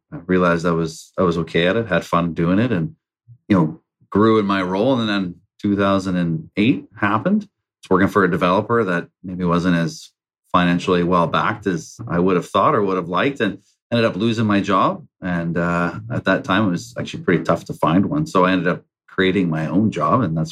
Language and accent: English; British Columbia, Canada; growing up in the Fraser Valley, never thought I'd be running a large construction company.